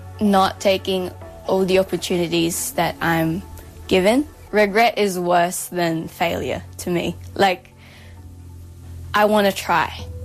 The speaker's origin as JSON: {"language": "English", "country": "Philippines", "lives_now": "Australia", "said": "So my family and I hail from Philippines."}